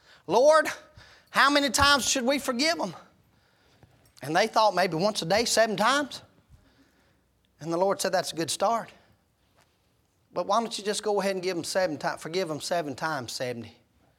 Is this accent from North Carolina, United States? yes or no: yes; Henderson, North Carolina, United States; now in Blacksburg, United States; it's like this in my hometown, the metropolis of Henderson, North Carolina. It's like this in Blacksburg where we live now.